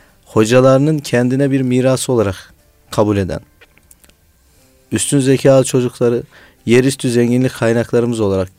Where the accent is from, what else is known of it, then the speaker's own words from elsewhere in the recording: Nevşehir, Turkey; born there; 1981 Nevşehir doğumluyum.